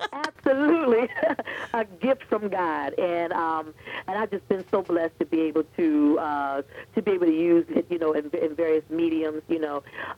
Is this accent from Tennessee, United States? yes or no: no; Toledo, Ohio, United States; you know, growing up in Toledo, get a chance to meet some of my family, being the fifth kid of six